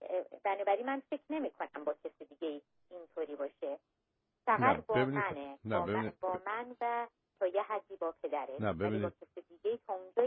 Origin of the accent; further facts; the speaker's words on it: Iran; چون من ایرانی هستم